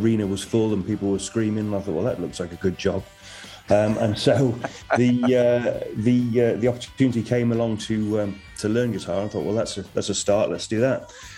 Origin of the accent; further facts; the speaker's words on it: Hereford, West Midlands, United Kingdom; Yeah, so I grew up in Hereford, which is right out in the country.